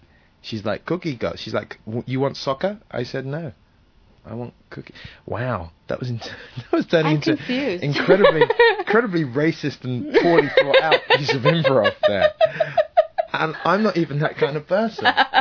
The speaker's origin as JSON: {"language": "English", "region": "England", "country": "United Kingdom", "said": "I hear so much kind of what I think is shallow flattery about my accent, as if they've never heard anyone English before."}